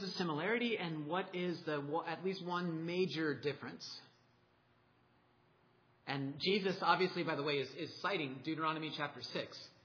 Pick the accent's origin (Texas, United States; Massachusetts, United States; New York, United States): Massachusetts, United States; I'm from Massachusetts, and my sports loyalties lay there.